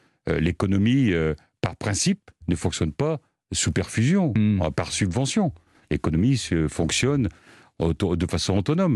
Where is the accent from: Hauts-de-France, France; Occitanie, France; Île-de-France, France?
Hauts-de-France, France; moi je suis originaire du Nord, j'ai fait tout mon parcours professionnel dans le Nord, je connais très bien ce département